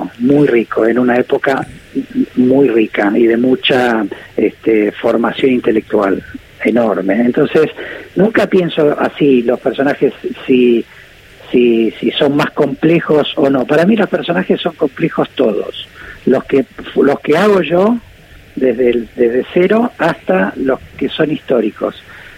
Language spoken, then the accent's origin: Spanish; Rosario, Santa Fe, Argentina; Yo fui en mi barrio en Rosario, yo me crié muy cerca del Parque Independencia.